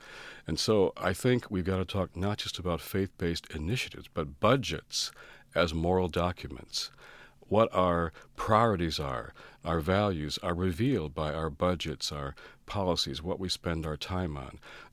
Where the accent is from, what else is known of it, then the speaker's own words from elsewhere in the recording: Detroit, Michigan, United States; I was 14 growing up in Detroit